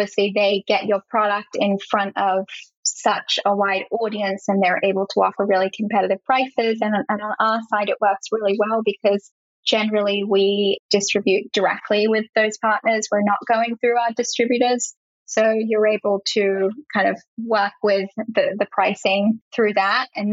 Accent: Australia; it's actually the name of the street that I grew up on in Australia.

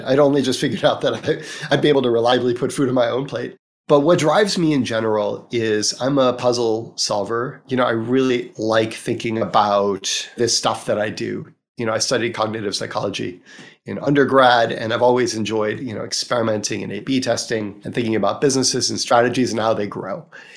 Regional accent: United States; It's even weirder for me because, as you can plainly hear, I'm American, and most Americans don't have passports

